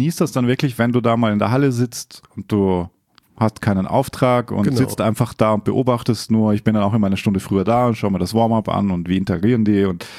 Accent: Austria; In meiner Heimat ist das riesig.

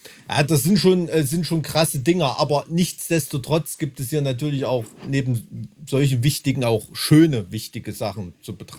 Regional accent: Weimar, Thuringia, Germany; Ich komme aus Weimar, ja.

